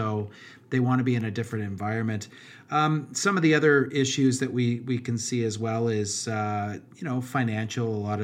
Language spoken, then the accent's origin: English; Canada; as a Canadian